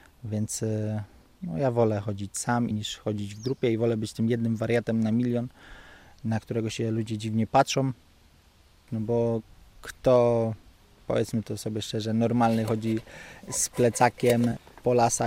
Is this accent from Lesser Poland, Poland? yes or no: no; Góra, Lower Silesian Voivodeship, Poland; also born or lived in Warsaw; Pochodzę z Podrzucowa, z Góry Śląskiej. Z Góry przyjechałem do Warszawy. Z Warszawy przyjechałem do Grudka.